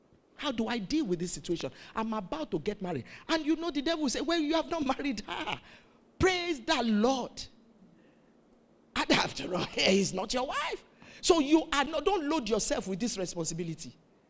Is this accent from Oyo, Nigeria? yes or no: yes; Ibadan, Oyo, Nigeria; I've shared the testimony of a friend we grew up in Ibadan together.